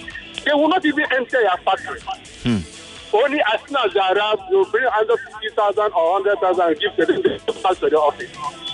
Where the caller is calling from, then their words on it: Apapa, Lagos, Nigeria; I'm calling from Apapa.